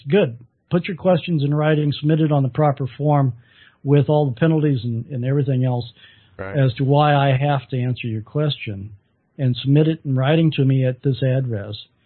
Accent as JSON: {"language": "English", "region": "Texas", "country": "United States", "said": "I tell him I'm a Texan."}